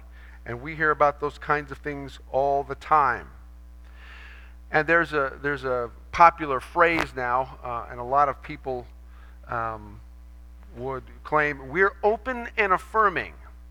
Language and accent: English; United States; Now, one of the assumptions that I have as an American, and you have probably